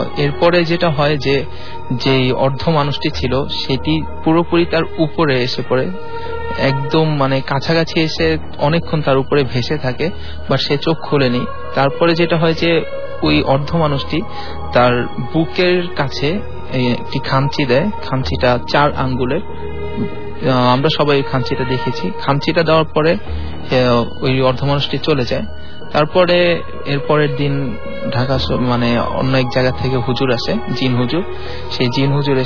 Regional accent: Dhaka, Dhaka Division, Bangladesh; আমি সেগুনবাগিচা থেকে এসেছি।

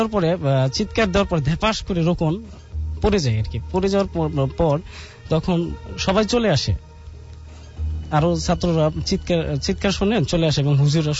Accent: Belkuchi, Rajshahi Division, Bangladesh; now in Dhaka, Bangladesh; জি আমার বাড়ি সিরাজগঞ্জ জেলার বেলকুসি থানার আগুরিয়া গ্রামে। আমি এসেছি দক্ষিণ পীরবাগ আমতলা মিরপুর ঢাকা থেকে।

